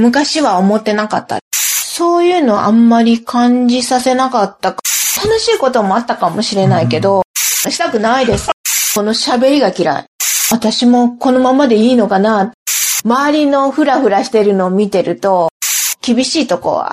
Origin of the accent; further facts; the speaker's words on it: Kurashiki, Okayama, Japan; also born or lived in Osaka; 岡山県の倉敷市でも、まあ生まれたとこは大阪なんですよね